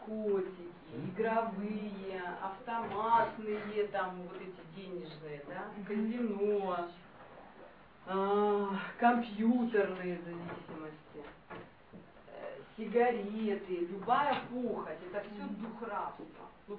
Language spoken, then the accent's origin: Russian; Dnipro, Dnipropetrovsk Oblast, Ukraine; Я простая … из Днепропетровска.